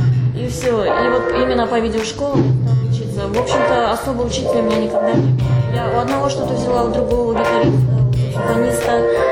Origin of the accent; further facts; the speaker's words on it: Tashkent, Uzbekistan; now in Krasnodar, Russia; И так я закончила музыкальный колледж в городе Ташкенте. Я родом из Ташкента.